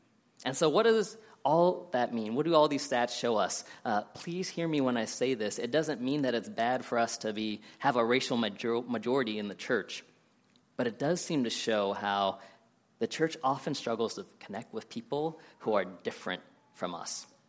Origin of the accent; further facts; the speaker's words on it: Columbus, United States; I've had people ask me where I'm from, and when I said I grew up in Columbus, they say, no, where are you really from?